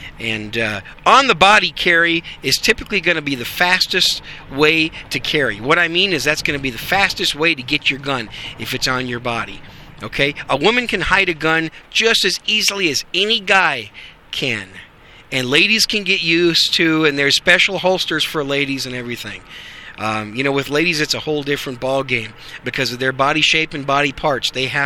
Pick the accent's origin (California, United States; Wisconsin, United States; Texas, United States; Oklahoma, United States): Wisconsin, United States; Waukesha is in Wisconsin, my home state.